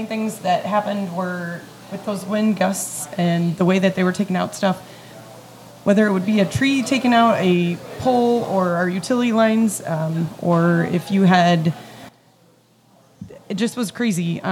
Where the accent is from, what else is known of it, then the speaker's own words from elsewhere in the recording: Nebraska, United States; It was nothing I've seen, and I'm from Nebraska. We've got tornadoes.